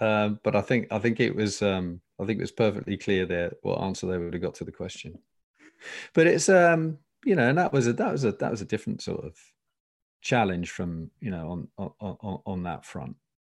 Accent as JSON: {"language": "English", "region": "East of England", "country": "United Kingdom", "tie": "born or raised there", "said": "I grew up in Essex, right? And I think it's a bit of an Essex thing as well."}